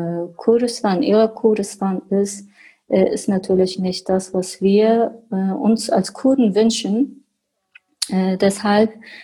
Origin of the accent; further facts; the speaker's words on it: Germany; Wir sind hier mittlerweile in Deutschland. Ich bin auch hier aufgewachsen